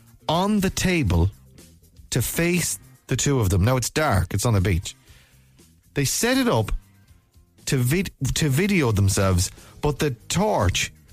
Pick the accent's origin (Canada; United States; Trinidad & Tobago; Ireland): Ireland; And, like, the Germans get a bad rap, but it was like... Because I'm Irish.